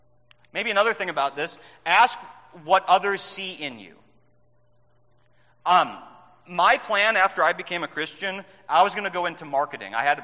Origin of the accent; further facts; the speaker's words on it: Minnesota, United States; When I grew up in Minnesota, there was the iron ore mines.